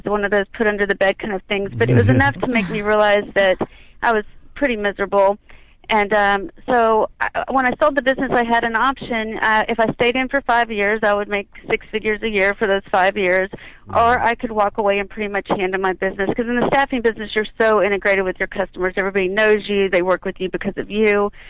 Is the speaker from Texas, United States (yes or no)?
yes; Texas, United States; now in Colorado, United States; Well, I'm actually from Texas, but I've been living in Colorado the last few years, and it's a nice change.